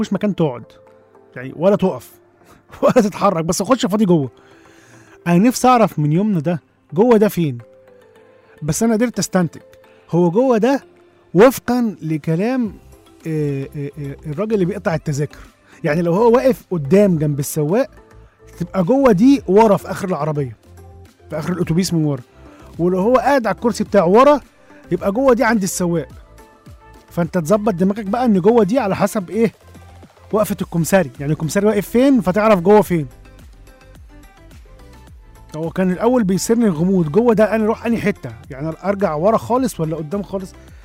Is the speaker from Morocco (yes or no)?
no; Egypt; لا احنا عندنا في مصر الحمد لله، يعني عندنا